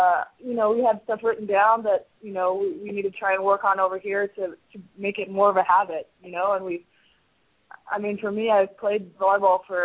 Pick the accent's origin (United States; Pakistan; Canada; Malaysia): United States; Nebraska; I grew up in Nebraska and always dreamed, you know, about playing volleyball